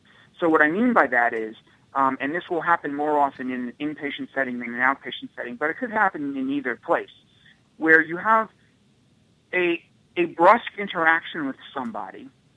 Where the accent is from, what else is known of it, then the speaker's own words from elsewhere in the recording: New York, United States; I'm from New York, so I'm a very open talker.